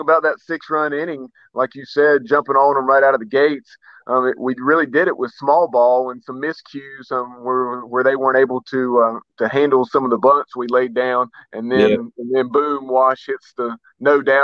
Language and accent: English; Lexington, North Carolina, United States; now in China Grove, United States; I'm originally from Lexington, the last 10 years I've been living in China Grove, home of Eric Tyler